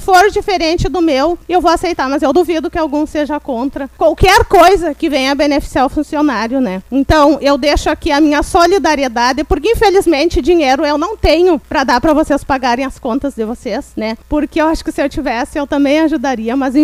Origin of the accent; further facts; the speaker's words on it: São Francisco, Brazil; não só porque eu sou vereadora, mas porque eu sou de São Francisco.